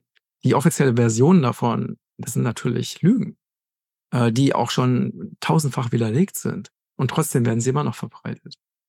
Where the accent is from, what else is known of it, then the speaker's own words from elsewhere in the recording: Germany; now in Portugal; Ich bin Deutscher, auch wenn ich jetzt in Portugal lebe. Und kann mir auch sehr gut vorstellen, auch wieder nach Deutschland zurückzukommen, wenn die Verhältnisse sich bessern.